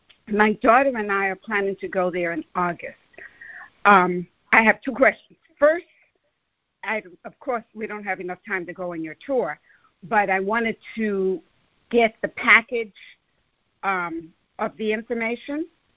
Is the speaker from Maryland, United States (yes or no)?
no; New York, United States; I'm sorry. I'm a New Yorker.